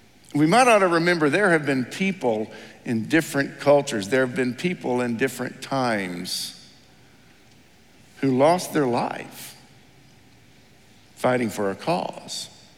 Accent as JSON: {"language": "English", "country": "United States", "tie": "born or raised there", "said": "There's some level in the United States, growing up in America, the greatest country on the planet, we just think we are protected"}